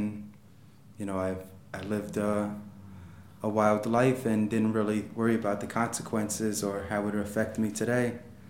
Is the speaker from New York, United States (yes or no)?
yes; Catskill, New York, United States; also born or lived in Passaic, New Jersey / Springfield, Massachusetts; I was born in Passaic, New Jersey. When I was about 3-4 years old, my mother moved us out to actually Springfield, Massachusetts. And we lived there for a few months. And then one of my aunts and uncles lived in Catskill.